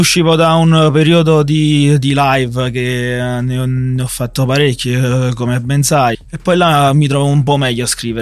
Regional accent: France; Italian is a second language; in Francia ho avuto pochi amici, ma proprio francesi. Tutta la mia vita, cioè, sono cresciuto con gli arabi, turchi

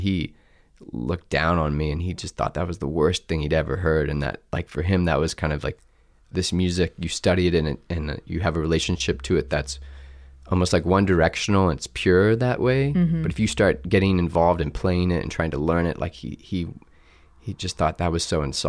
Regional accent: United States; And especially as an American, like as someone who's extremely privileged

